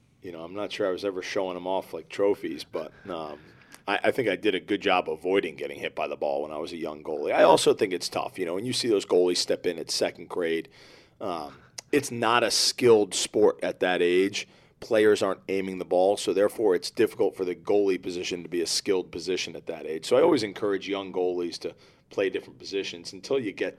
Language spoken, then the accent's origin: English; Darien, Connecticut, United States; Darien baseball. I grew up in Darien, Connecticut, and it couldn't cut it.